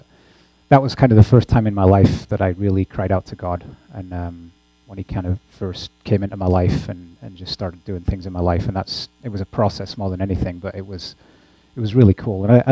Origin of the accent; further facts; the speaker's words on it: Yorkshire and the Humber, United Kingdom; moved away as an adult; also born or lived in Newcastle; I grew up in Yorkshire, which is also a fairly thick accent. Then I went up to Newcastle, where it's even worse.